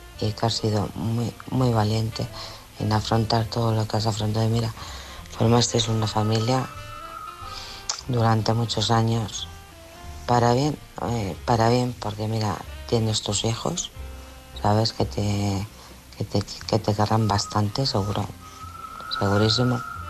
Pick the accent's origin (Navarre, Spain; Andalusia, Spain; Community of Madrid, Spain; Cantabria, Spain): Community of Madrid, Spain; Alcorcón; de Alcorcón.